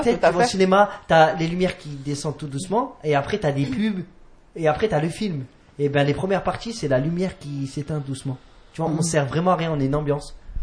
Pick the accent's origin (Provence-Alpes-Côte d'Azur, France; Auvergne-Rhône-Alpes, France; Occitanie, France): Auvergne-Rhône-Alpes, France; Lyon; born there; Non, je suis né à Lyon 7